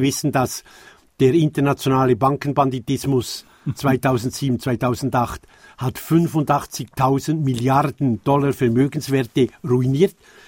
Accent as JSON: {"language": "German", "country": "Switzerland", "said": "Aber ich rede als Schweizer und bin da ziemlich stolz."}